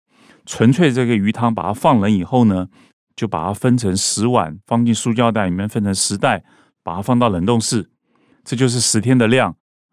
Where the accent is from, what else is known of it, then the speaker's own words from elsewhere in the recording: Keelung, Taiwan; now in Taipei, Taiwan; 我是基隆人，以前都是在仁爱市场立大海鲜买鱼，后来搬家到台北，一开始仍然是每周回基隆买鱼